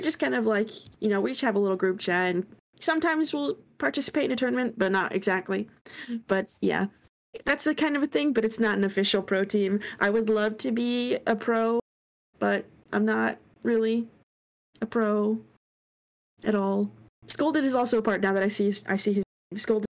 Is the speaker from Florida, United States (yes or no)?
no; California, United States; live in South California.